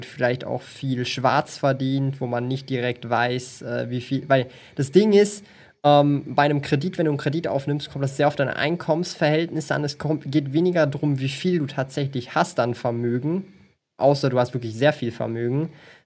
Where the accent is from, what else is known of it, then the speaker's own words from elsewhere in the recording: Switzerland; Bei uns in der Schweiz ist, glaube ich, gedeckelt bei 10%.